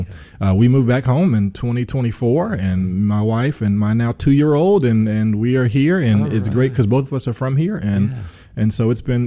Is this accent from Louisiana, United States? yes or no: no; Memphis, Tennessee, United States; I sure am. So, okay. Born and raised in Memphis. Actually grew up and danced in New Ballet.